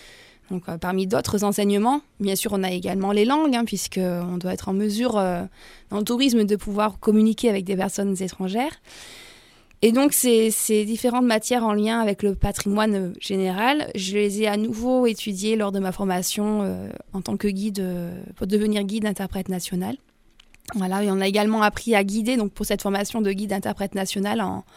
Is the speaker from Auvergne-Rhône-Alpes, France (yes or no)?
yes; Romans-sur-Isère, Auvergne-Rhône-Alpes, France; je suis dromoise, hein, je suis née à Romans, et j'habite sur Cré, en fait.